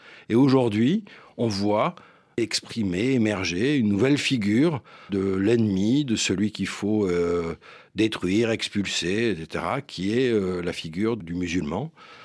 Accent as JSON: {"language": "French", "town": "Cannes", "region": "Provence-Alpes-Côte d'Azur", "country": "France", "tie": "born or raised there", "said": "Moi, je suis né à Cannes. J'y ai passé mes 17 premières années, puis j'ai fini de faire mes études à Paris."}